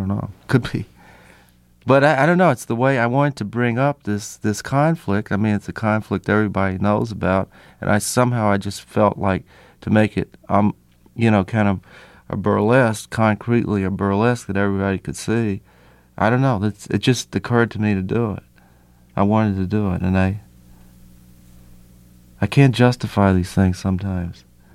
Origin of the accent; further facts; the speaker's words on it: Nashville, Tennessee, United States; The Grand Ole Opry is right there. I'd love to do it. If it wasn't my hometown, I probably would have done it by now.